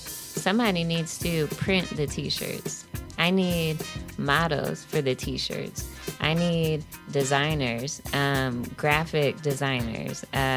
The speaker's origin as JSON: {"language": "English", "town": "Peoria", "region": "Illinois", "country": "United States", "said": "I'm from Peoria, but, you know, we're all Central Illinois. Mm-hmm. We're all kind of connected here."}